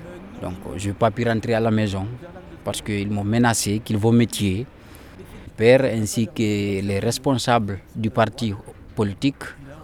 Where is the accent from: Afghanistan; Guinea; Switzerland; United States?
Guinea; moved away as an adult; now in France; Je suis de la nationalité guinéenne.